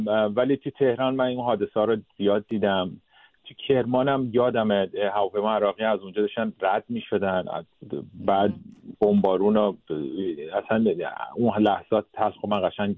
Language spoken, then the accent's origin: Persian; Sweden; اصلا ایرانی فرهنگ بزرگ شدم، ولی تو سوئد به دنیا اومدم. 18 سال اول تو سوئد بودیم.